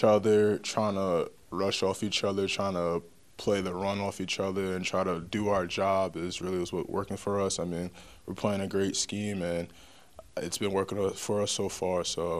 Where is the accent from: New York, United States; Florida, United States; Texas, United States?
New York, United States; Long Island; I grew up in Long Island, New York.